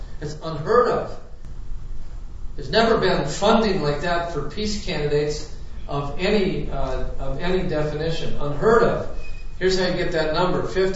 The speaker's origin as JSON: {"language": "English", "region": "Michigan", "country": "United States", "said": "I should know. I'm from Michigan, too."}